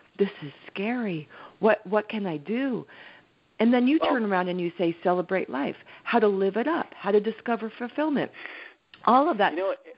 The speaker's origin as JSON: {"language": "English", "town": "Westfield", "region": "New Jersey", "country": "United States", "tie": "born or raised there", "moved": "yes", "lives_now": "San Francisco, United States", "said": "I've been living in San Francisco for a long time. Actually, I got here in '88. And I was born and raised in New Jersey in Westfield."}